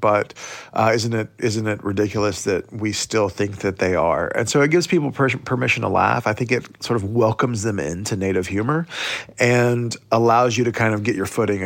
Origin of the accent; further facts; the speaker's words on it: Oklahoma, United States; growing up in Indian Territory, Oklahoma.